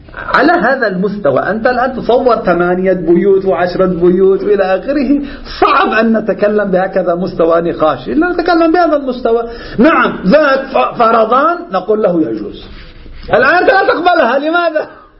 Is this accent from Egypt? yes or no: no; Lebanon; عندنا في لبنان عبارة سرلنكية، على الهندية نقول سرلنكية